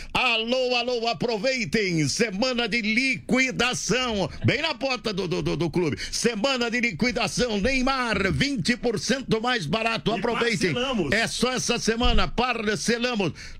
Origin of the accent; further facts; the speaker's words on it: Sorocaba, São Paulo, Brazil; Isso na minha terra, na Sorocaba, é liquidação.